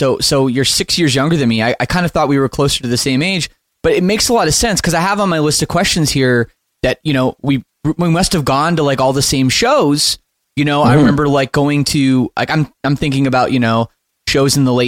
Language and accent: English; Oakville, Ontario, Canada; us growing up in Southern Ontario